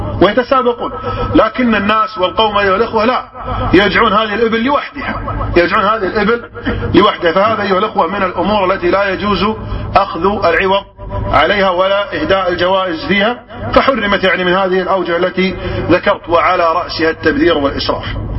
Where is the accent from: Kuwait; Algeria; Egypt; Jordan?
Kuwait; بعض القبائل التي عملت يعني المزاين عندنا في الكويت